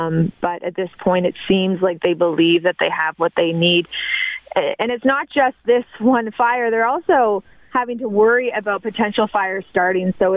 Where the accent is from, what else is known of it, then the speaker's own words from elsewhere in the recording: Halifax, Nova Scotia, Canada; I'm from Halifax and have worked elsewhere.